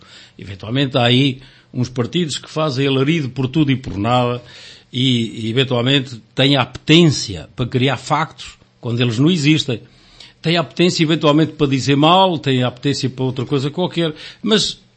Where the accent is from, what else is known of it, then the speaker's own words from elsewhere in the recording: Portugal; nós somos, nós portugueses, de uma forma genérica, costumamos dizer mal numa primeira reação